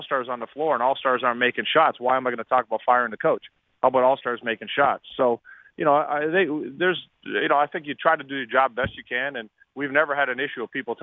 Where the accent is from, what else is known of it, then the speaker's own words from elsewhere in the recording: Canada; And if you watch a lot of obviously, we're a Canadian.